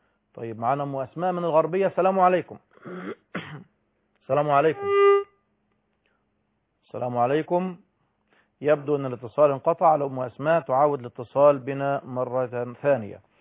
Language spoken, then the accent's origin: Arabic; Egypt; عندنا كمصريين